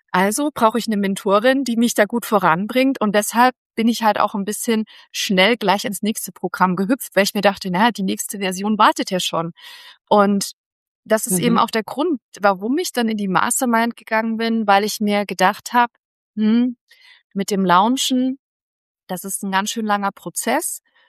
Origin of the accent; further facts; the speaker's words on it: East Germany, Germany; Ich komme ja auch aus dem Dorf, vom Osten, vom Bauernhof, das weißt du, glaube ich, gar nicht, mit den Hühnern und den Kühen aufgewachsen